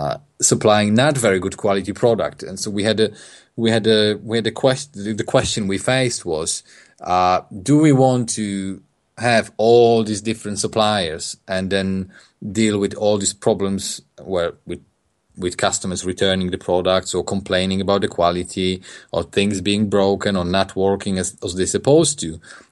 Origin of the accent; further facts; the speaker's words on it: Poland; now in United Kingdom; I'm from Poland. I came to England in 2005.